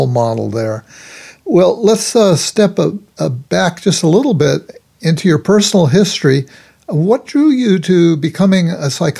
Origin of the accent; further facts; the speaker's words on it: Los Angeles, California, United States; I grew up in Los Angeles, when you say Southern California.